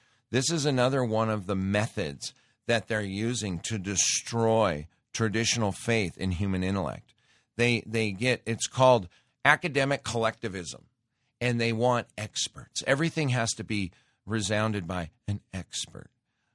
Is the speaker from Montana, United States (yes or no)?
yes; Montana, United States; we had a house when I grew up in Montana in the Smith River, which is, they call it the Little Grand Canyon.